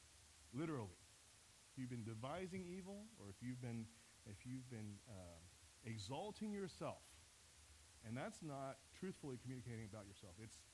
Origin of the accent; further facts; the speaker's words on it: Shanghai, China; now in Texas, United States; I grew up in Shanghai, China.